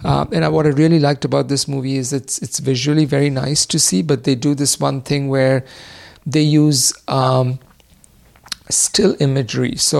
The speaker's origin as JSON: {"language": "English", "country": "India", "tie": "born or raised there", "said": "growing up in India"}